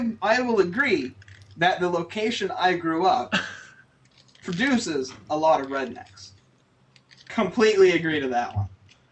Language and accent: English; Oklahoma, United States; So I grew up in Oklahoma, out in like the countryside of Oklahoma, right?